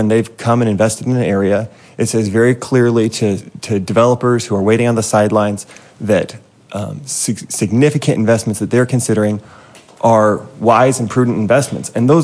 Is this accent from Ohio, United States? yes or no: no; Mesa, Arizona, United States; I'm born and raised in Mesa.